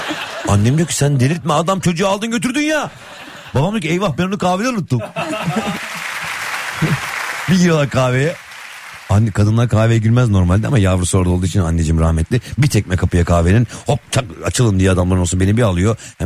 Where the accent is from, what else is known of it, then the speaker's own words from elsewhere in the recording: Istanbul, Turkey; born there; İstanbul Bahçeşehir'de doğdum.